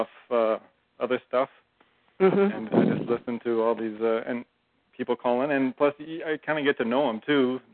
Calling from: Seattle, Washington, United States; I'm calling from Seattle.

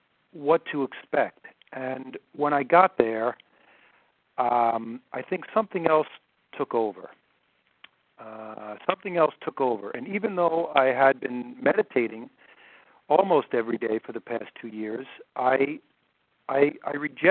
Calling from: Clarks Summit, Pennsylvania, United States; I'm calling from Clark Summit, Pennsylvania.

